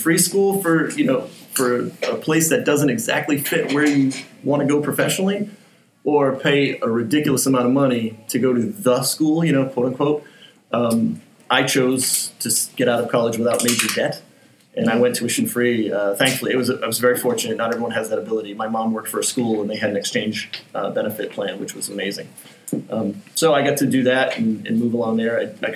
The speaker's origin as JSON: {"language": "English", "town": "Dudley", "region": "Massachusetts", "country": "United States", "tie": "born or raised there", "said": "I'm from a small town in Massachusetts. When I grew up there, there was more cows than people."}